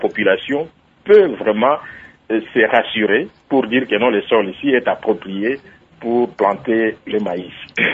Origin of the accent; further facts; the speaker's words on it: Isiro, Haut-Uélé, DR Congo; Dans des milieux où il n'y a pas d'organismes comme chez nous à Issiro.